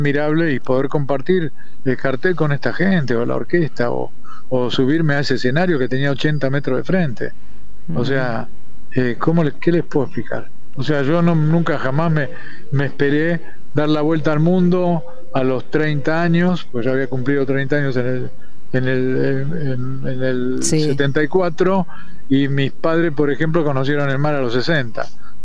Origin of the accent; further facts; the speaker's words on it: Buenos Aires, Argentina; no me puedo olvidar de eso porque soy, viste, porteño